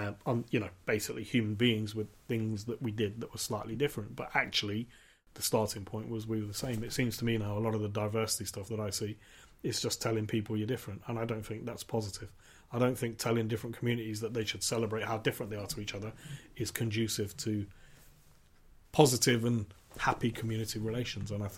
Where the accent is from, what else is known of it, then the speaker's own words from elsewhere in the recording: Leicester, East Midlands, United Kingdom; I grew up in Highfields, North Evington, sort of inner city Leicester.